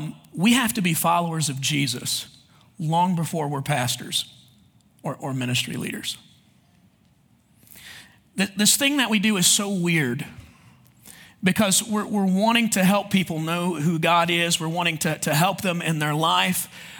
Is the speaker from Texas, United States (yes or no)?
yes; Texas, United States; accent: Texas; My wife is from Scotland, and I'm from Texas, so that makes for a weird marriage right there. I've tried to lose the accent over time, you know, that Texas accent, because it used to be a lot stronger